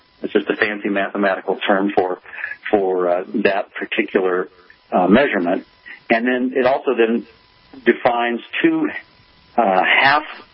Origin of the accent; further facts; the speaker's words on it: Livermore, California, United States; I grew up in Livermore, California, and my dad was a supervisor on a cyclotron.